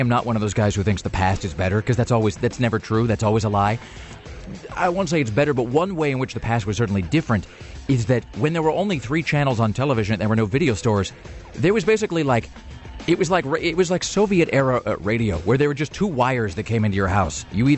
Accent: Kennewick, Washington, United States; growing up in Kennewick, we know it was not a big enough town to ever have our own host.

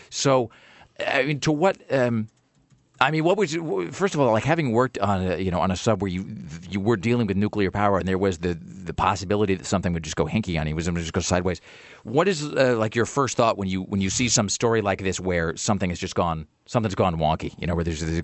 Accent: Kennewick, Washington, United States; I grew up in Kennewick, which is right in the shadow of the Hanford nuclear facility

